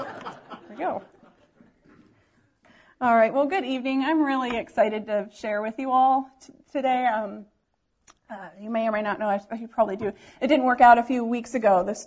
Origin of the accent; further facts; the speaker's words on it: Port Allegheny, Pennsylvania, United States; I grew up in Port Allegheny